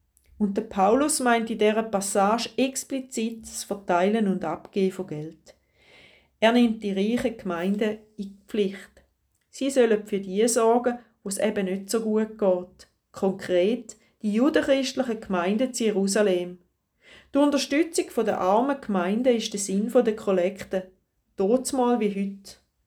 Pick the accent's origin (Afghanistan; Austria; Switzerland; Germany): Switzerland; Bei uns in der Schweiz, aber auch rund um den Globus.